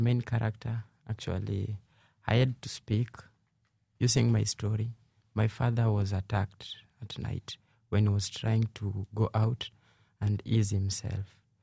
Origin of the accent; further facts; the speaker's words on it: Kibera, Nairobi, Kenya; That's where we were born and brought up in Kibera.